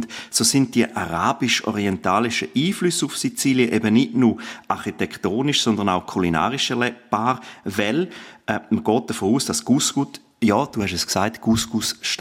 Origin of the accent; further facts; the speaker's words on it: Graubünden, Switzerland; Ja, ich als Bündner würde sagen